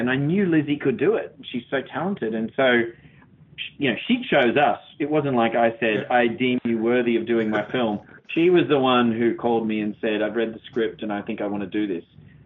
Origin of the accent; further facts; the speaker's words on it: Australia; being in Australia, is just being in my home country, close to my family.